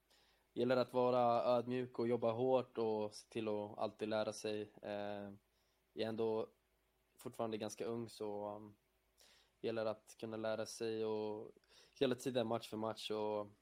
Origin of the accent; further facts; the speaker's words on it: Örebro, Örebro County, Sweden; Jag är uppväxt i Örebro och i Brickebacken, Brickeberg. Två områden i Örebro som jag bott i som barn. Och där min familj bor kvar fortfarande.